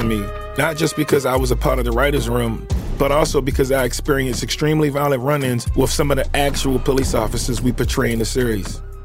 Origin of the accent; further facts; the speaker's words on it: Baltimore, Maryland, United States; Baltimore, Maryland, my hometown.